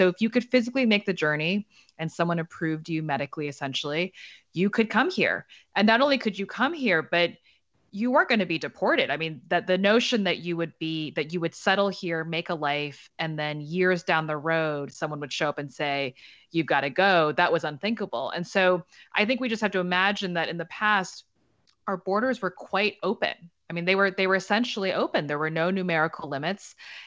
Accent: Virginia, United States; I grew up in Northern Virginia, where I'm sitting right now, and my friends were also the children of immigrants

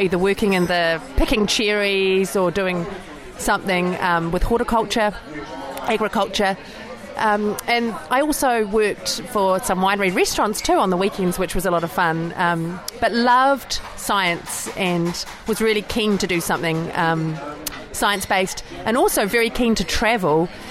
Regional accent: Marlborough, New Zealand; So I grew up in Marlborough back 80s and 90s

